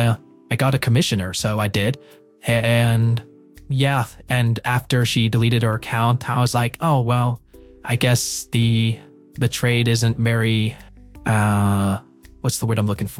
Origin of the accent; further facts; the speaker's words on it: Canada; I would get anxiety because I am Canadian.